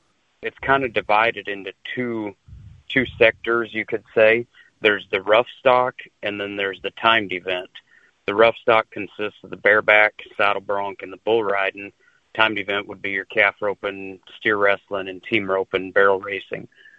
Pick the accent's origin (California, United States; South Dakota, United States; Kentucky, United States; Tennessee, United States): South Dakota, United States; Tabor; I grew up in Taber, South Dakota. Taber is about 300 people big.